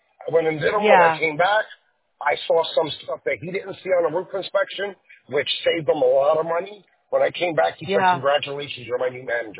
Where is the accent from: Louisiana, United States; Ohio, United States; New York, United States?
New York, United States; Brooklyn; Saw that I was from Brooklyn, saw that I was tough, saw that I didn't just shut up to all the guys at work